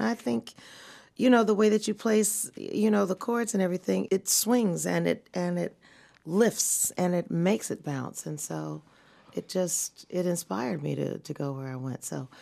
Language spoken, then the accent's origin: English; Flint, Michigan, United States; Yeah, I grew up in Michigan, Flint.